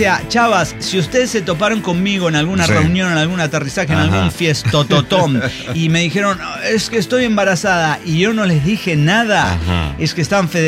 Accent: Chiapas, Mexico; moved away as an adult; now in Tlalnepantla, Mexico; Soy originario de Chiapas.

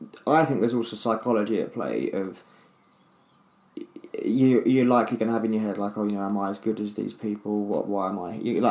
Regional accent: United Kingdom; as a Brit going to America and Canada, we're normally quite well received.

